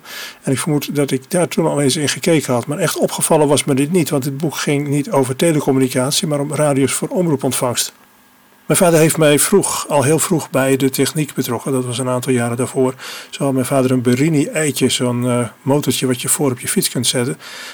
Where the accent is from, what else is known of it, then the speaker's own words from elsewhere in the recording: Dordrecht, South Holland, Netherlands; En met wat vriendjes zwierven wij door de wijk in Dordrecht, Wielwijk, waar ik ben opgegroeid.